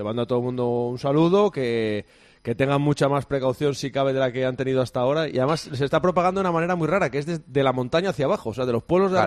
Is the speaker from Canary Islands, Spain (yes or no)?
no; Pola de Lena, Asturias, Spain; déjame aprovechar de hacer un Víctor de saludar a la gente de mi pueblo, de Pola de Elena, que hoy tendrían que empezar las fiestas.